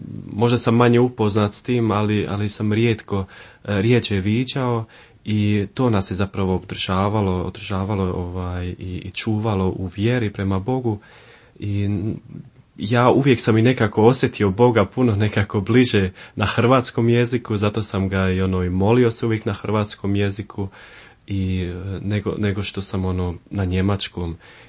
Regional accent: Basel, Basel-Stadt, Switzerland; Odrastao sam u Bazelu, tamo sam, kažem, i rođen.

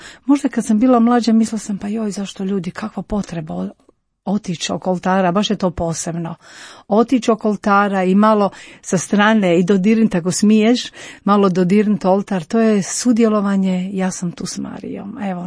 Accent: Rama, Federation of Bosnia and Herzegovina, Bosnia & Herzegovina; born there; što sam rođena u Rami

